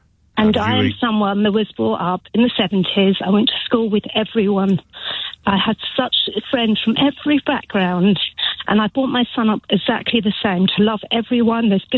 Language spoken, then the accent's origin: English; England, United Kingdom; I wouldn't leave the country. I love England. I'm a British Jew. Before I'm anything, I'm a British Jew. I love this country. It's been good for me. We're fourth generation on my mum's side.